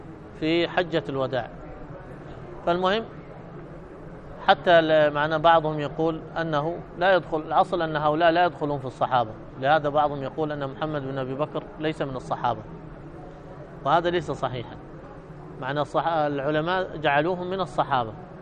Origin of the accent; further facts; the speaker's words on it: Hadramaut, Yemen; أنا من حضرموت هنا من كندة